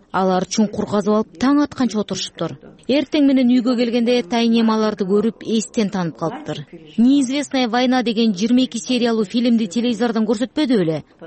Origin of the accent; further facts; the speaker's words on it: Chuy Region, Kyrgyzstan; also born or lived in Ketmen-Tübö; Мен 1941 жылы кетмен түбөдө төрөлгөнмүн. Биз 1943 жылы Чүй өрөөнүнө көчүп келгенбиз.